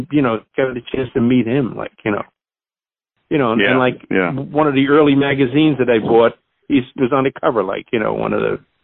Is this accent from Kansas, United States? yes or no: no; Queens, New York, United States; Tom Sansone was practically from my neighborhood when we grew up in Queens.